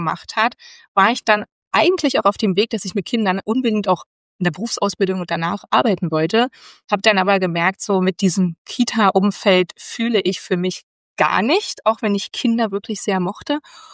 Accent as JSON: {"language": "German", "region": "Berlin", "country": "Germany", "tie": "born or raised there", "said": "Und bin dann aber tatsächlich zurück nach Berlin in meine Heimat"}